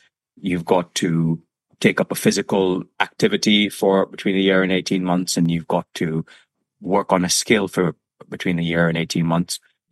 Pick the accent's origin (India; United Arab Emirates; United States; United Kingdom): United Arab Emirates; Abu Dhabi; And sort of growing up in Abu Dhabi, I don't think I ever thought it was accessible in the same way